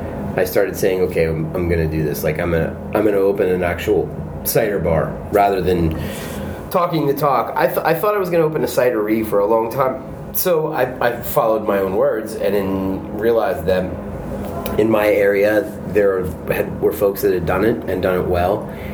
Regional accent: Durham, North Carolina, United States; I am. I'm born and raised in Durham.

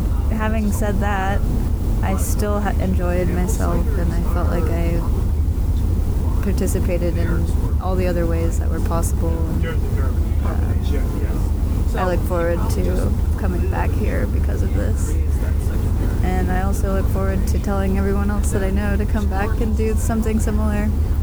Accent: Oregon, United States; from Southern Oregon.

